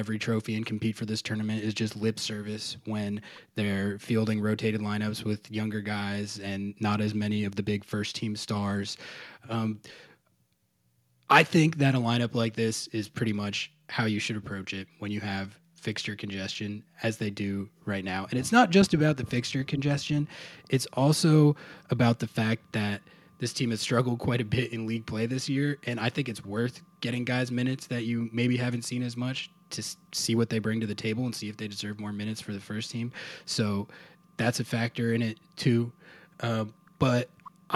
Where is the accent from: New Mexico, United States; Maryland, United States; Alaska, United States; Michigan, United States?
New Mexico, United States; My hometown club, New Mexico United, I'm a diehard religious fan